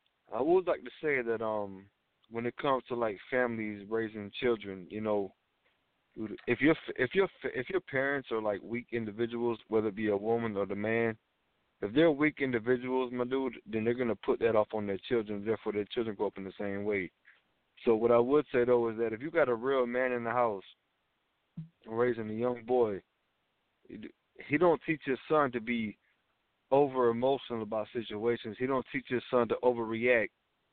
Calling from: Georgia, United States; I'm calling from Georgia.

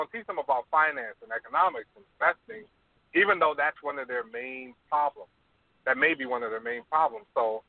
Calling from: Toronto, Ontario, Canada

